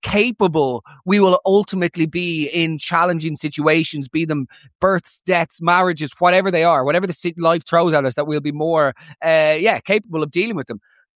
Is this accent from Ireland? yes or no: yes; Ireland; the sort of frenzied, instinctive tendency we have as Irish people to immediately soften the blow of anything bad by following up by saying something good.